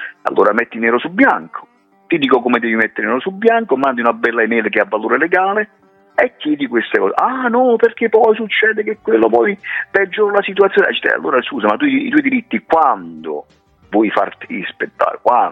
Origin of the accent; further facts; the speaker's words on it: Naples, Campania, Italy; Innanzitutto sono napoletano. No, innanzitutto sono napoletano, poi il dialetto napoletano, la lingua napoletana è musicale